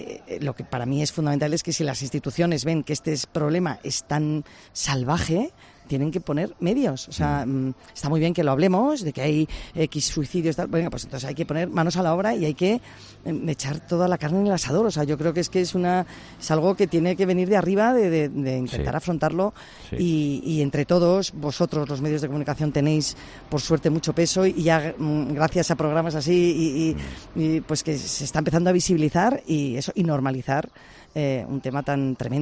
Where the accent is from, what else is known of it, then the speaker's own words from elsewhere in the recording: Cercedilla, Community of Madrid, Spain; somos de Cercedilla y en Cercedilla pues salías a jugar con tus amigos, al balón, a lo que fuese, ¿no?